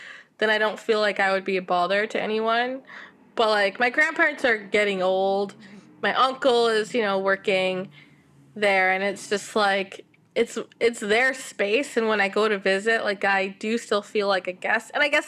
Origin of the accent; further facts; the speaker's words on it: Canada; also born or lived in Kenya / Switzerland; I was born in Kenya, and then I lived in Switzerland until I was six before coming to Canada.